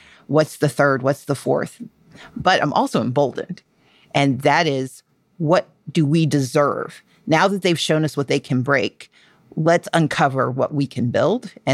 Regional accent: the South, United States; I grew up in the South where so many of these behaviors have been practiced for so long.

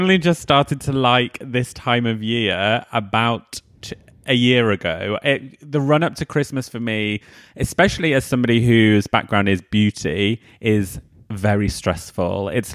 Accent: East Midlands, United Kingdom; also born or lived in Ilkley; We then moved to the Midlands, so Nottinghamshire, where Robin Hood is from. Growing up around there, I'm 33 now

